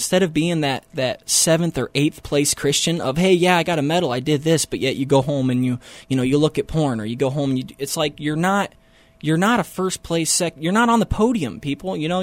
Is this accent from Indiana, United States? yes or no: yes; Indiana, United States; you know, from Indiana, so I'm a Midwesterner.